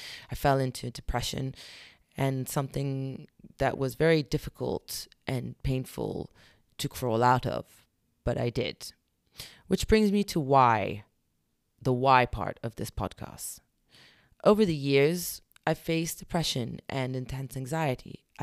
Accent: London, United Kingdom; I'm a British Arab writer, journalist, producer, and once upon a time a lawyer. I was born in London and raised to a Syrian mother and a Libyan Palestinian father.

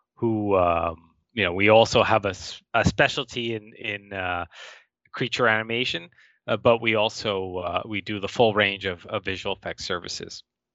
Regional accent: Vancouver, British Columbia, Canada; Right. I was born here in Vancouver. Both my parents are immigrants.

